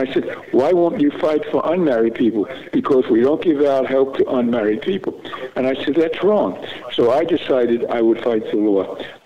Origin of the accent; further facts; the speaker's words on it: New York, United States; I said, hold it. I come from New York.